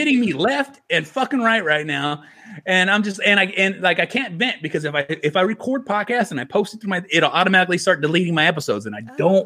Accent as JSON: {"language": "English", "region": "California", "country": "United States", "said": "I'm from California."}